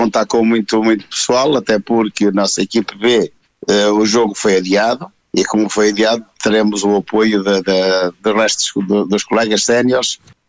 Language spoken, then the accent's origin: Portuguese; Portugal; Eu gostaria, como português, gostaria que todas as equipas portuguesas pontuassem